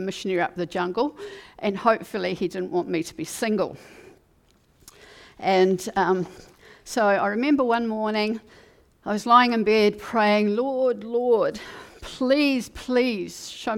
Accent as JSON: {"language": "English", "town": "Christchurch", "region": "Canterbury", "country": "New Zealand", "said": "I was from Christchurch at Townie, but I decided, yes, I can do this."}